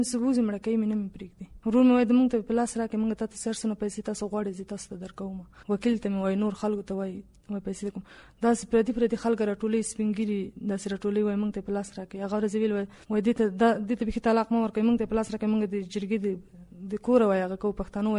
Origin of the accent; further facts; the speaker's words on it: Bagram, Parwan, Afghanistan; د همدې کابل مې بګرام